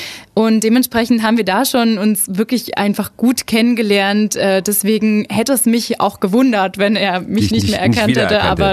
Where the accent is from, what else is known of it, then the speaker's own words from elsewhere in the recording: Neu-Ulm, Bavaria, Germany; also born or lived in France; Also ich bin tatsächlich in der Donauklinik in Neu-Ulm geboren.